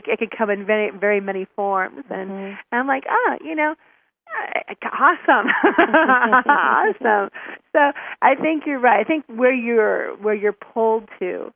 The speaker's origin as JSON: {"language": "English", "region": "Illinois", "country": "United States", "said": "I mean, Robert, we're from Northern Illinois, and I want to say it's beautiful there"}